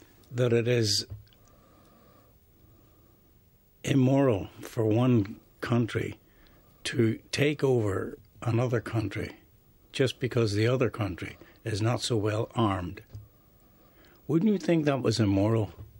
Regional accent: Northern Ireland, United Kingdom; I come from the British occupied part of Ireland.

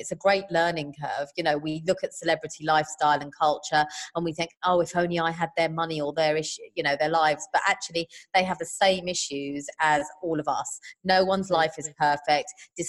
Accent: Harlesden, London, United Kingdom; also born or lived in Southall; I grew up in Harlesden and Southall. Girls like me were not supposed to end up on private jets

